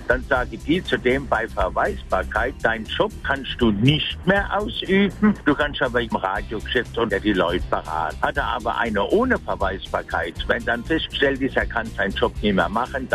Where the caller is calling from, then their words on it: Blaufelden, Baden-Württemberg, Germany; In der Nähe von Riedbach in Blaufelden.